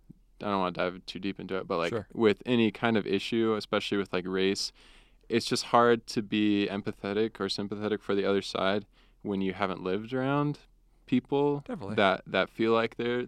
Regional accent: California, United States; also born or lived in Atlanta; so I was born in Atlanta, Georgia. Well, my dad was going to physical therapy school out there, and then I have no recollection of Georgia. So we moved to California when I was one. It's a town just south of San Jose

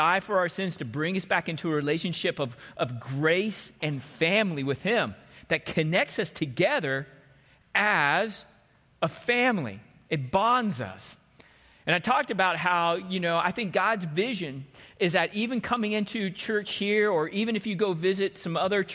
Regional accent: Texas, United States; even though I grew up in Texas, they grew up in Western Massachusetts

